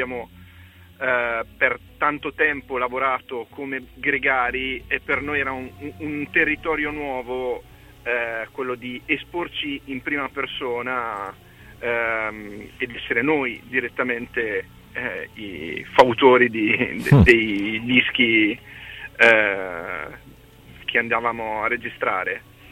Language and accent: Italian; Ravenna, Emilia-Romagna, Italy; noi appunto veniamo da Ravenna, che è una città di mare, è una città di mare però un po' particolare, nel senso che è una città di mare e una città di nebbia